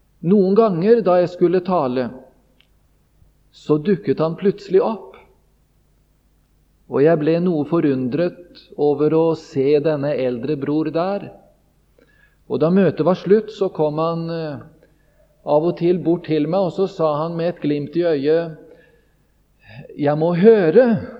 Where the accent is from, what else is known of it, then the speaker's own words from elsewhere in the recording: Sarpsborg, Østfold, Norway; Jeg kommer opprinnelig fra Sarpsborg og ble omvendt til Gud og opplevde frelse da jeg var 16,5 år gammel.